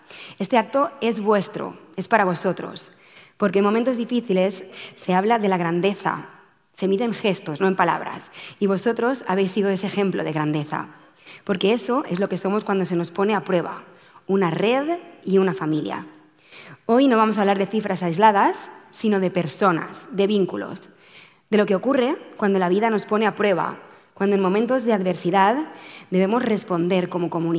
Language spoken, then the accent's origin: Spanish; Valencian Community, Spain; aún más como valenciana y en representación de toda una comunidad